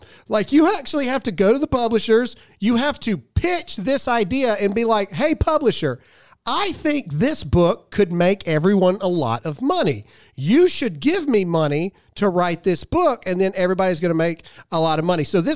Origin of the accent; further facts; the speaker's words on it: Mississippi, United States; I'm from Mississippi.